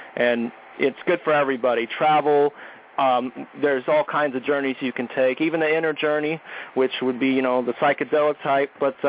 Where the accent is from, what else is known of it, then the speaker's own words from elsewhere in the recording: Hawaii, United States; Yeah, I'm from the Hawaiian Islands.